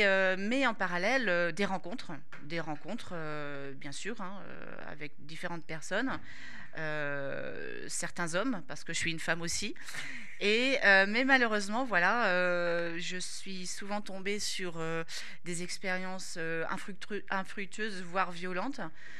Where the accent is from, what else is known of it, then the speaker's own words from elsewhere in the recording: Saint-Nazaire, Pays de la Loire, France; born there; parce que je suis née à Saint-Nazaire